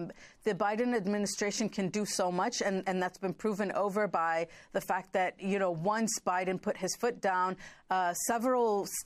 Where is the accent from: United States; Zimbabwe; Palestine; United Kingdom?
Palestine; And as an American as well, not only as a Palestinian